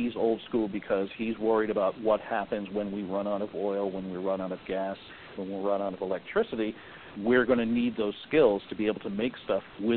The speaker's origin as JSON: {"language": "English", "town": "Fall River", "region": "Massachusetts", "country": "United States", "tie": "born or raised there", "said": "Well, I grew up in Massachusetts, Fall River, and started in music probably in the fourth grade."}